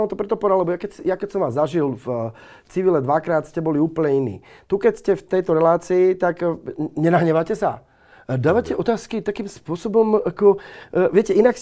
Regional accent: Halič, Banská Bystrica Region, Slovakia; ja sa dávno vyjadrujem v mojej rodnej dedine v Haliči.

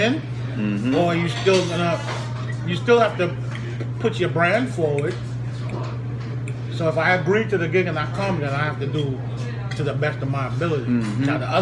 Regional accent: Jamaica; I'm Jamaican. Jamaican parents don't put you out.

